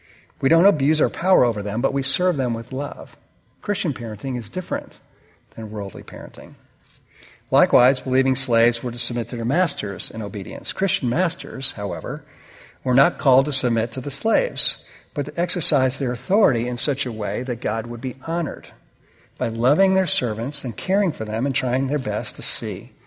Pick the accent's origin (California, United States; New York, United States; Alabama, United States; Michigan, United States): New York, United States; I grew up in New York, liberal Northeastern family, you know, completely egalitarian.